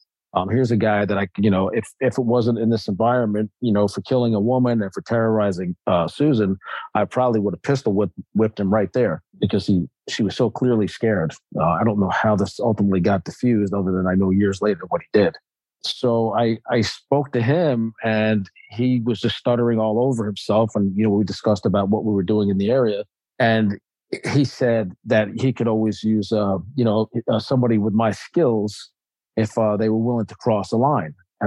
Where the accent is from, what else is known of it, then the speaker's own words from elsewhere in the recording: New York, United States; I'm from the streets. I'm from New York.